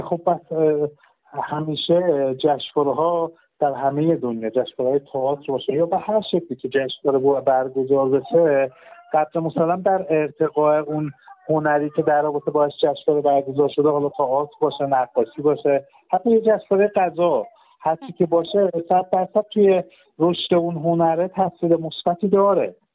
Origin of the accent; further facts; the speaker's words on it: Hamadan, Iran; هم که در رشد و تعالی هنر تئاتر به بچه تئاتر حداقل همدان شهر خودمون کمک کنه